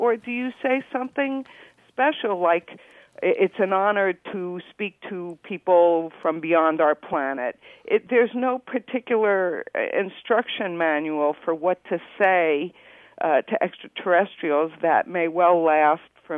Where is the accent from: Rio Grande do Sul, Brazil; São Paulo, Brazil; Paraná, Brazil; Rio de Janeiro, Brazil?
Rio de Janeiro, Brazil; first language Portuguese; English is a second language; also born or lived in New York; Although I was born in New York, I grew up in Rio de Janeiro, Brazil, and so I'm considered a native speaker of Portuguese.